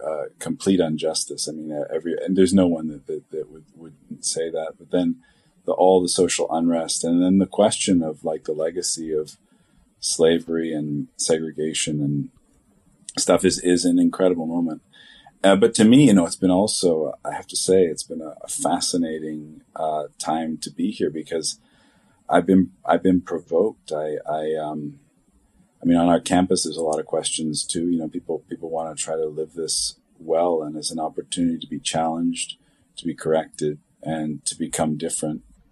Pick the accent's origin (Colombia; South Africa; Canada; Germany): Canada; now in United States; As a Canadian